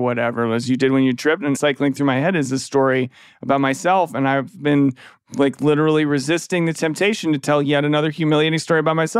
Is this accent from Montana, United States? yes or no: no; Minnesota, United States; I'm from Minnesota. We're Minnesota. People in Minnesota, they're nice.